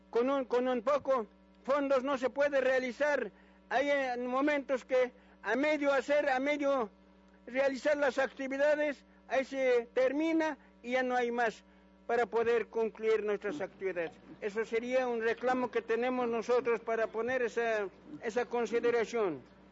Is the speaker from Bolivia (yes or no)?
yes; Bolivia; first language Aymara; Spanish is a second language; Soy de Bolivia y, bueno, el idioma que hablo es aymara, pero de todas maneras, para que todos tengamos este conocimiento, voy a tener que hablarles en el español.